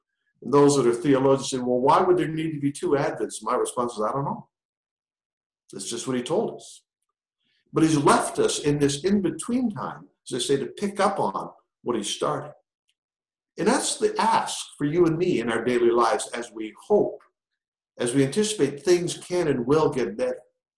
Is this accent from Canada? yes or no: yes; Ontario, Canada; born there; I grew up in the late 50s, early 60s. I'm a Canadian born in Northern Ontario on the top of Lake Huron.